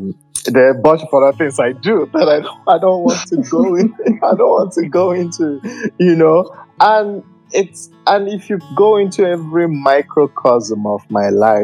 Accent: Nigeria; I grew up in Nigeria, there's 7 of us.

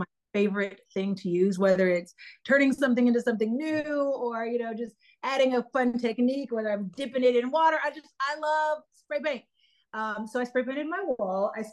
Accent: Oklahoma, United States; I grew up in Oklahoma. My parents didn't have a lot of money, but my mom had this really special knack for making our home beautiful.

